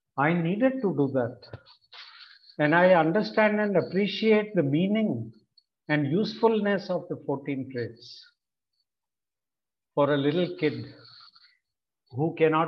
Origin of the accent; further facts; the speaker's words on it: New Delhi, Delhi, India; and I'm from New Delhi, India.